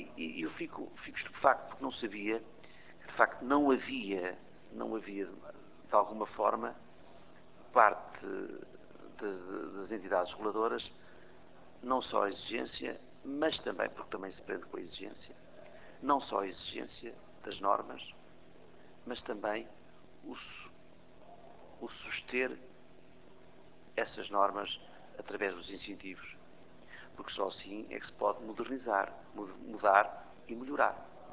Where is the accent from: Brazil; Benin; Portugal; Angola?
Portugal; Alentejo; Nós, alentejanos, com uma pronúncia diferente dos homens do Norte e vice-versa